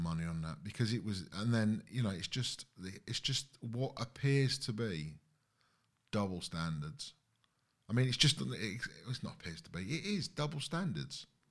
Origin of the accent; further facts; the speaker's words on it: England, United Kingdom; born there; I was born in England. I'm English. Yes, I'm afraid I'm white.